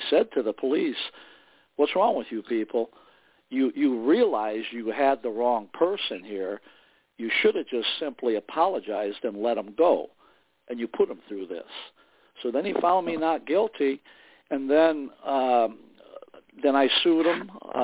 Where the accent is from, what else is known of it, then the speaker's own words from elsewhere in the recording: Indiana, United States; also born or lived in Chicago, Illinois; Yes, I was born in Chicago back in the day, and I'm a little bit older now. I'm 71 now. Early on, my mom wanted to live out in the country, so we moved out to Indiana